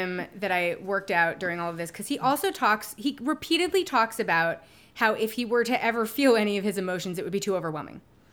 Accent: New York City, New York, United States; And listen, I am from New York City. I've been stuck in many elevators.

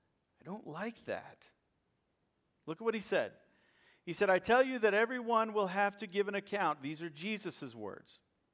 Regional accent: St. Louis, Missouri, United States; I grew up in St. Louis, and part of the way that we communicate is negative.

